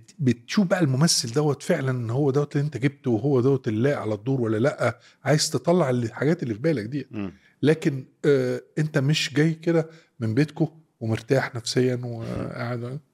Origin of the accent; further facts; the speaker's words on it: Maadi, Cairo Governorate, Egypt; also born or lived in Alexandria; انا اتولدت في اسكندريه، قعدت شهر في اسكندريه، واتنقلنا من اسكندريه للمعادي.